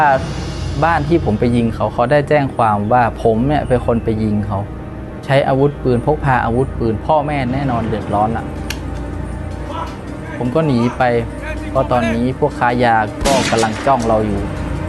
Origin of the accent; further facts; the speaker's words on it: Lamphun, Thailand; เราทำให้เราดำรงชีวิตอยู่ในจังหวัดลำพูนบ้านเกิดเราเนี่ยมีอย่างมีความสุข